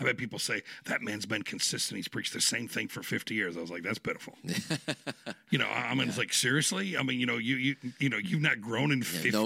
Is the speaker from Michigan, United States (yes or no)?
yes; Michigan, United States; I mean, where I grew up in Michigan, it was, of course, most of the names of the towns around there were like Indian names